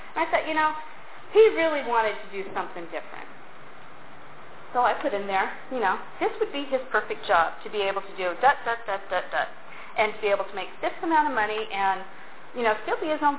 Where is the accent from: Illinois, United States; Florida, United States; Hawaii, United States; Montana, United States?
Montana, United States; I realized growing up in Montana, I had seen elephants and giraffes because I've been to the San Diego Zoo.